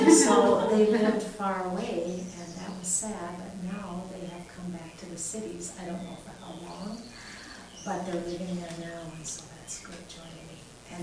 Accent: Maple Grove, Minnesota, United States; I'm from Maple Grove, Minnesota, which is just outside of Minneapolis. And I was raised Methodist, but became a Lutheran when I married my husband.

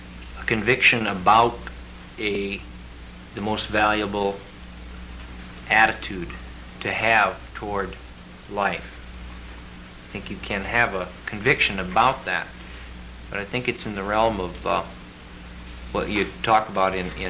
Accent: Kansas, United States; Well, I come from Kansas.

